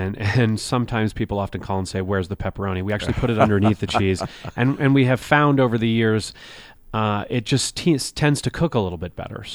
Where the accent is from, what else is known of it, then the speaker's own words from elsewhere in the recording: New York, United States; I am a New Yorker, yeah.